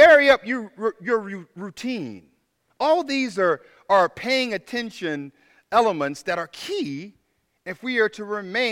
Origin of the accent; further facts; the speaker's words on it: Tallahassee, Florida, United States; I grew up in Tallahassee. And in Tallahassee, we do things slowly.